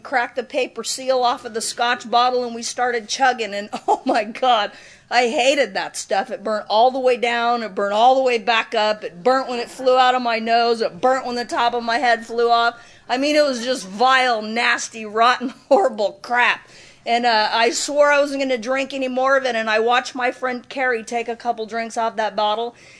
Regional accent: Manhattan Beach, California, United States; And I was raised in Manhattan Beach, and I felt so incredibly wrong from the time that I could remember.

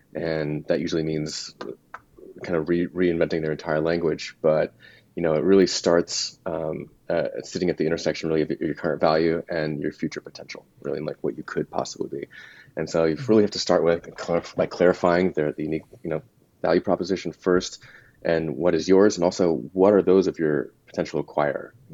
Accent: California, United States; I grew up in the Bay Area, so I knew what it was like, what Google was like.

